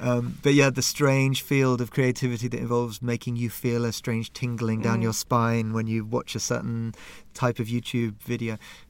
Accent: London, United Kingdom; I love bricks. I'm from London.

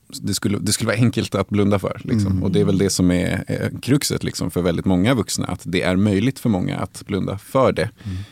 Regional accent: Uppsala, Uppsala County, Sweden; så jag är uppvuxen i Uppsala i ett område och var den enda som var från det området i Uppsala

